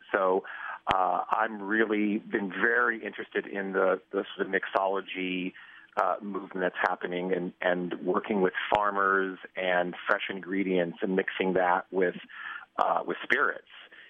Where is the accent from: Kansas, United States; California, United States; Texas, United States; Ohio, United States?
California, United States; Los Angeles; You know, my family were dancers and artists and very influenced by other cultures, especially growing up in Los Angeles.